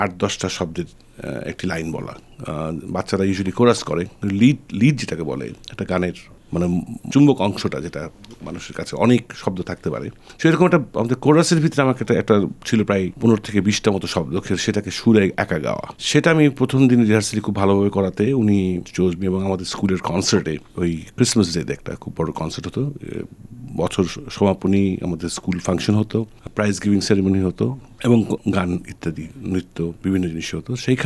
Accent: Narayanganj, Dhaka Division, Bangladesh; born there; আমার জন্ম নারায়ণগঞ্জে, এবং সেখানে আমার হাতে খড়ি ছিল নারায়ণগঞ্জ ইংলিশ প্রিপারেটরি স্কুলে।

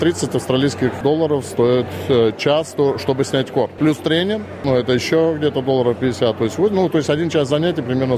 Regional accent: Russia; Поэтому на данный момент, как россиянин, я ничего не жду

